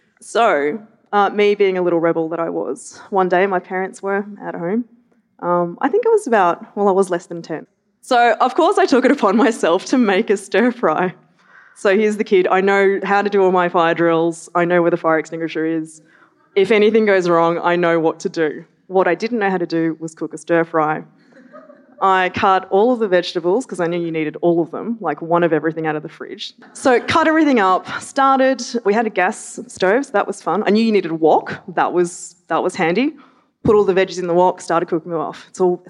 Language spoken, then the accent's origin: English; Melbourne, Victoria, Australia; I grew up in Melbourne, maybe one of those little hole-in-the-wall places.